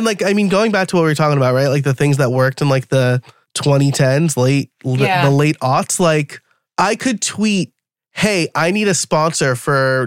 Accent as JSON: {"language": "English", "region": "New York", "country": "United States", "said": "I'm like Italian, I'm from New York. We're very emotional and direct."}